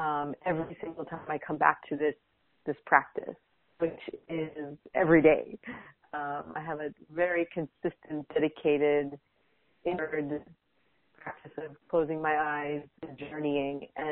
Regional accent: Los Angeles, California, United States; moved away; also born or lived in Jerusalem, Israel; so I was born in Israel, in Jerusalem, and then my parents got divorced when I was one, and then when I was seven, my mom and I went to Los Angeles because she wanted to become a psychotherapist. And so from the age of 7 to 12, I was in Venice Beach.

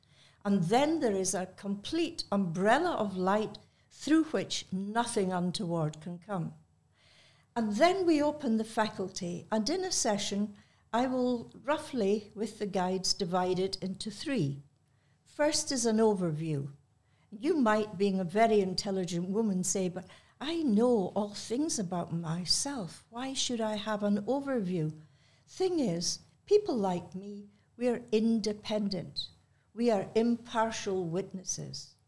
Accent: Scotland, United Kingdom; in my bloodline coming from Ireland, but I'm a Scot from the Highlands

